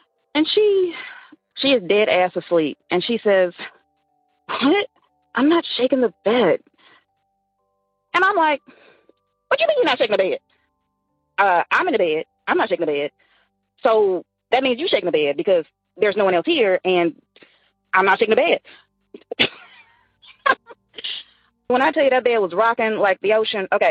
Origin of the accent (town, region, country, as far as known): the South, United States; now in Seattle, United States